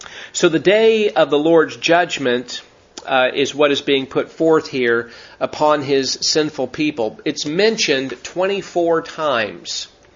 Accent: Las Vegas, Nevada, United States; when I was a teenager growing up in Vegas

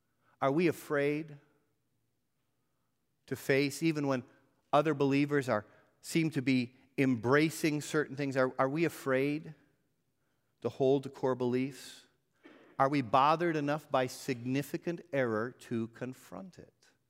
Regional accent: California, United States; When we first came to town, many of you know, I came from California.

